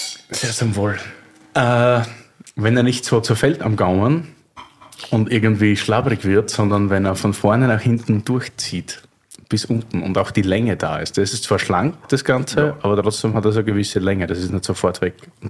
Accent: Austria; ich als Österreicher

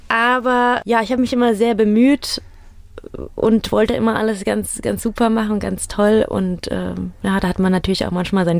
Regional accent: Rüsselsheim, Hesse, Germany; Genau, ich bin in Rüsselsheim groß geworden, in Künstetten genauer gesagt. Das ist ja quasi, gehört zu Rüsselsheim und habe da gelebt, bis ich 18 war.

